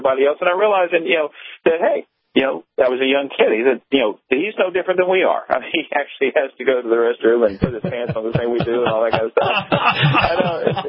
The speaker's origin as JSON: {"language": "English", "town": "Bessemer", "region": "Alabama", "country": "United States", "tie": "born there", "said": "I was born in Bessemer, Alabama, go Southern boy"}